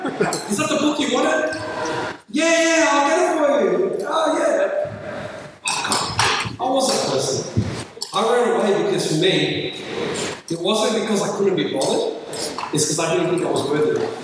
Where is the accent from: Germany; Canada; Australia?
Australia; Melbourne, Victoria; I would be leading a location in my hometown, you know, in the western suburbs of Melbourne